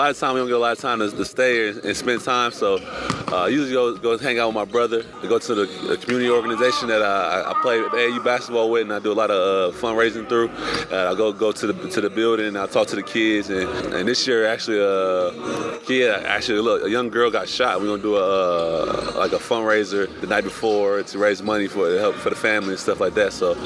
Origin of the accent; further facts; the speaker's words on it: Milwaukee, Wisconsin, United States; I wear being from Milwaukee as like a badge of honor.